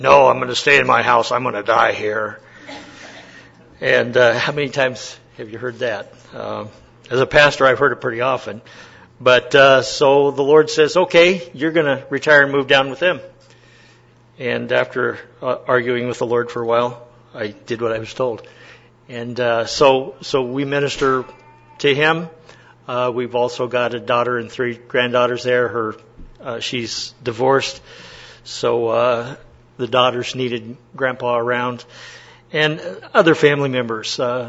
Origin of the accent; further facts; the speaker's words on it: Colorado Springs, Colorado, United States; also born or lived in Denver; My wife and I are natives of Colorado Springs. We grew up in Colorado Springs, and got married, had three kids, and then decided to go to Bible college after that.